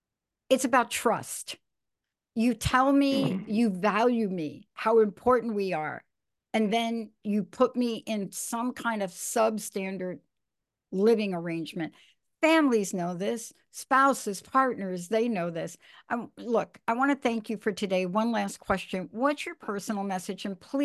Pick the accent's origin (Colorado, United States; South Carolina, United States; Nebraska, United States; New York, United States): New York, United States; I grew up in New York in the projects, and I've been to some barracks